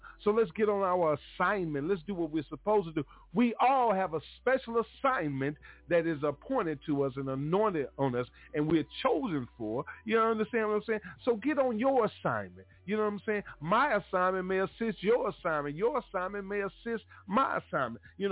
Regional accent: United States; born there; I was born in America, so I know the English language

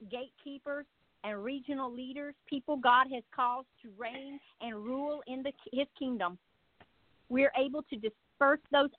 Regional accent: Georgia, United States; now in Greenville, United States; I am, now I grew up in Georgia, northern Georgia, but I've been in South Carolina for probably 28 years now. I'm in the Greenville, South Carolina area.

